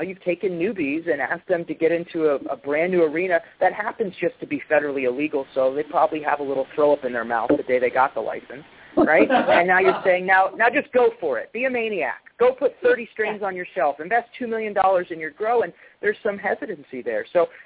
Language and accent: English; Scottsdale, Arizona, United States; born there; moved away; I was born there. I was born in Scottsdale, but I can't say I've lived there for a very long time.